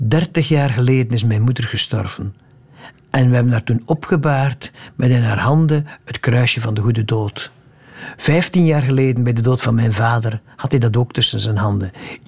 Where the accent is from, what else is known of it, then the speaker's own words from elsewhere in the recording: West Flanders, Belgium; En vroeger gaf je in West-Vlaanderen, van waar ik kom